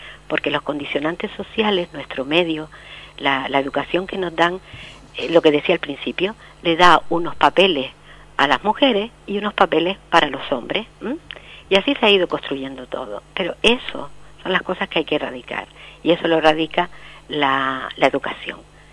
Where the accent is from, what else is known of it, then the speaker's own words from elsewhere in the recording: La Palma, Canary Islands, Spain; no solo podemos pensar en nosotros, en nuestro país, en España, en Canarias, en La Palma, ¿no?